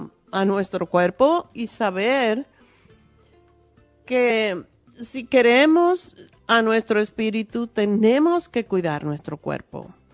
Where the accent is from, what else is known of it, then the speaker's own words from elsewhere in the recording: Cuba; Y siendo extranjero, porque no somos mexicanos, no somos centroamericanos, yo soy cubana y no había tantos cubanos cuando llegué aquí.